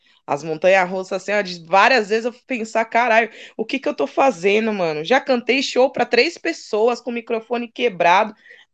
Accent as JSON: {"language": "Portuguese", "region": "São Paulo", "country": "Brazil", "tie": "born or raised there", "said": "eu tô na Zona Sul faz pouco tempo, assim, eu cresci, minha adolescência foi no Jaraguá, né? E quando eu mudei pro Jaraguá, eu era uma estranha no ninho. Eu morava há 14 anos numa favela chamada Sucupira, que tinha na Zona Norte, no Jardim Peri, né?"}